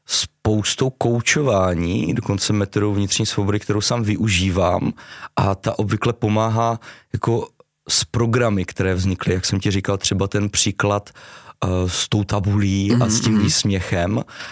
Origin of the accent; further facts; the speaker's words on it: Havířov, Moravian-Silesian Region, Czechia; Z Havířova.